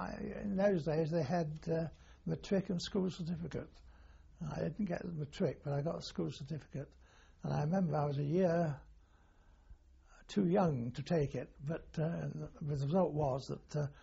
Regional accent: Stretford, North West England, United Kingdom; born there; I was born in Stretford, which is a suburb of Manchester, in 1920.

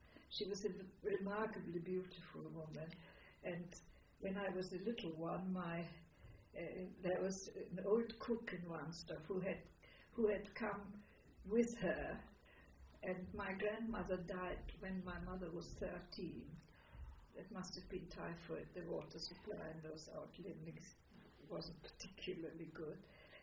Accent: Jablonec, Liberec Region, Czechia; I grew up in Jablonec, which is a Czech name, but it was an entirely German part. It was in the Sudets.

